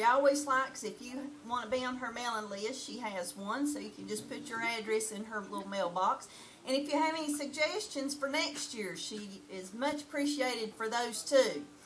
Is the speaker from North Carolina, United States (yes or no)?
yes; North Wilkesboro, North Carolina, United States; I'll be your MC tonight. And I'm from North Wilkesboro.